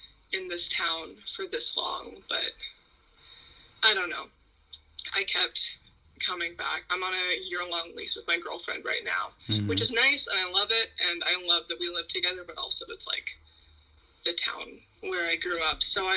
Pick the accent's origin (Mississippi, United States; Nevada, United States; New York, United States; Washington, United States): Washington, United States; Olympia; I haven't really been many other places, so Ol